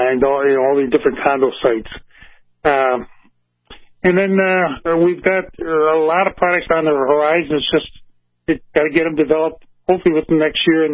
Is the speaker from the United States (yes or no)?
yes; United States; Well, we're an American. You know, I served my country in Vietnam. I'm proud to be an American.